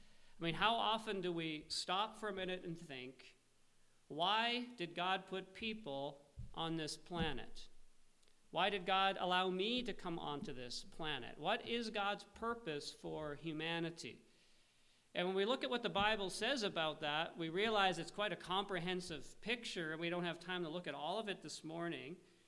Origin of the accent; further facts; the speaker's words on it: Canada; now in Malta; I told him I was from Canada, but I'd come to Malta.